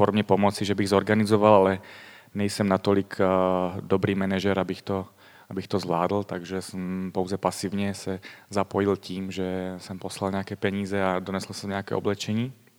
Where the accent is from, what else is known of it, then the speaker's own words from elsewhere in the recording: Bohumín, Moravian-Silesian Region, Czechia; jsem vyrůstal v křesťanských sborech. V Čechách pocházím z Bohumína, ze severní Moravy. Celý život jsem v církvi strávil v křesťanských sborech